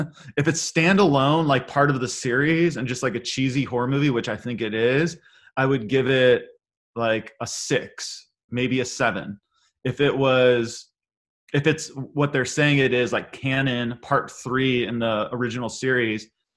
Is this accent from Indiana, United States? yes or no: yes; Munster, Indiana, United States; Well, I grew up in Munster, Indiana.